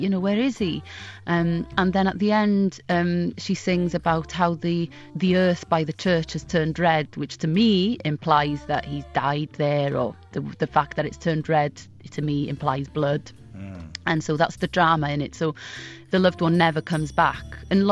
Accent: Wales, United Kingdom; first language Welsh; English is a second language; So it's my mother tongue, it's my first language. I didn't speak English really until, you know, there was no need to speak English. And all my education has been done through the medium of Welsh.

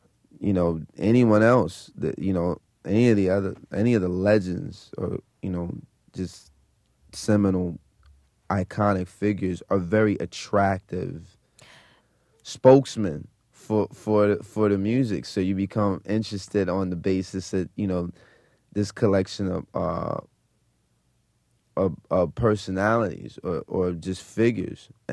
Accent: Brooklyn, New York, United States; Well, I was born in Downstate Hospital in Flatbush, and I was raised in Bedford-Stuyvesant and in Roosevelt Projects. And then when I was around 9 or 10, moved back to Flatbush. And I'm a Brooklyn resident to this day.

